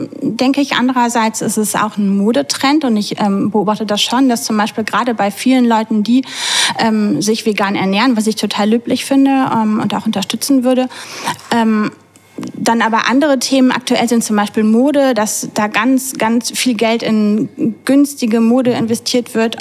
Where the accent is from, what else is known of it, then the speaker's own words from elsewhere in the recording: Münster, North Rhine-Westphalia, Germany; now in Basel, Switzerland; wir sind vor 3 Jahren aus Münster hergezogen